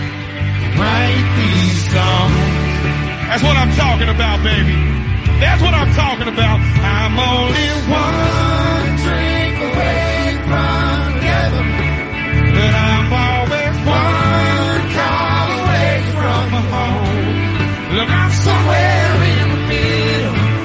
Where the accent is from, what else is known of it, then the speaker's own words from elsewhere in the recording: Nashville, Tennessee, United States; I'm from Nashville, Tennessee.